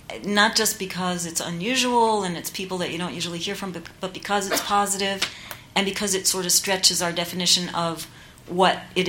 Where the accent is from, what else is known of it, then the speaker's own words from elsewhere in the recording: New York, United States; And I'm a Jew-Rican, so my mom was Puerto Rican, my father was Jewish, and I grew up in New York